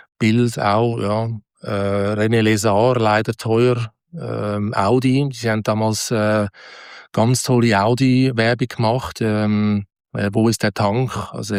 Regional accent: Switzerland; Es war wirklich sehr schwierig, als Schweizer in Deutschland einen Job überzukommen.

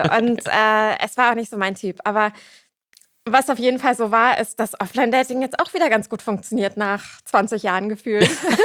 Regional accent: Germany; Wo gefühlt so als Deutscher das Geld dann schon weg ist.

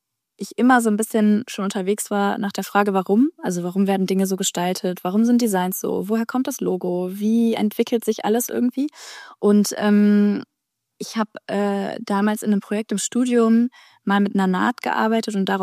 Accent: Cologne, North Rhine-Westphalia, Germany; Ich bin fast 38. Ich komme aus Köln.

